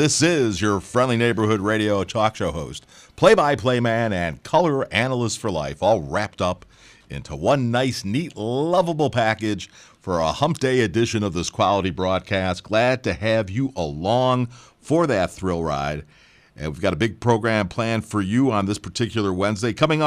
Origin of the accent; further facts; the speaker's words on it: Chicago, Illinois, United States; in his hometown, my hometown, the great city of Chicago